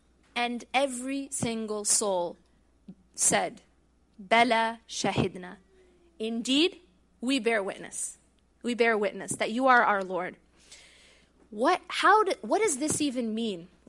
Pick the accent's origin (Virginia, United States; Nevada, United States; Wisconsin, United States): Wisconsin, United States; now in Raleigh, United States; I grew up in Wisconsin in the Midwest, and yeah, we're okay over there, but the South is pretty warm, mashallah. I live in Raleigh